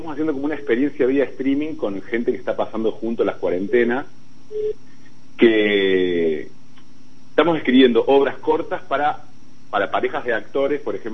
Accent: Achiras, Córdoba, Argentina; viví toda mi infancia hasta los 10 años en Achiras, porque mi papá y mi mamá, mi papá es de Quilmes y mi mamá de Junín

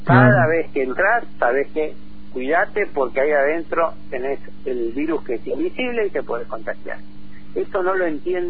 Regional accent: Argentina; como argentinos la única opción que tenemos es que uno cuidemos al otro.

